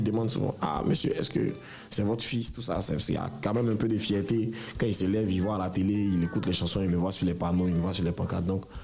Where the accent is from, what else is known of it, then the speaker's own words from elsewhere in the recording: Abidjan, Côte d’Ivoire; also born or lived in Port-Bouët; Je suis né à Port-Boué, mais j'ai grandi à Cocody.